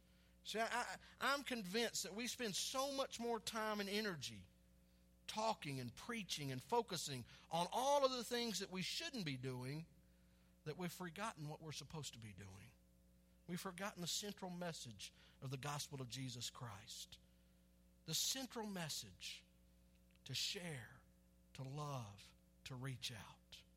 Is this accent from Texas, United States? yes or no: yes; Texas, United States; I grew up in Texas. You know how hard it is to find a girl that didn't chew in Texas?